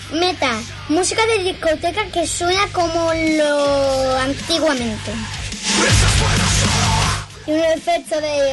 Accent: Huelva, Andalusia, Spain; Un grupo de aquí, de Huelva, de mi tierra.

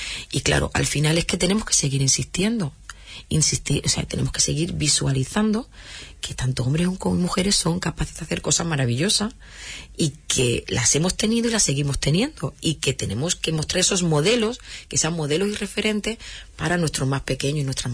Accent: Andalusia, Spain; se trabaja sobre nuestra identidad como andaluza y andaluza

